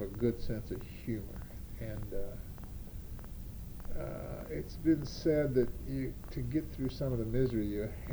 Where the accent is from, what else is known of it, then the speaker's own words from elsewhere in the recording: United States; but growing up in America, there'll never be another Lincoln Place ever in the world.